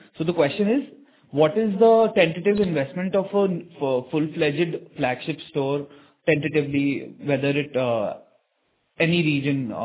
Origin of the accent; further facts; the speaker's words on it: Gwalior, Madhya Pradesh, India; I'm from Gwalior.